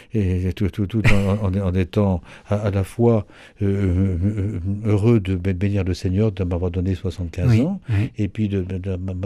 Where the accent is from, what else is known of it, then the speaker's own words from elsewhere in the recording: Saint-Hilaire-du-Harcouët, Normandy, France; born there; je suis né en effet à Saint-Hilaire-du-Harcouët